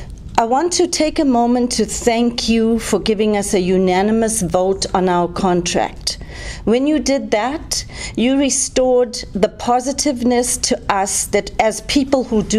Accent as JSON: {"language": "English", "country": "South Africa", "tie": "born there", "moved": "as an adult", "said": "Now, I was born in South Africa, and I did public health in South Africa."}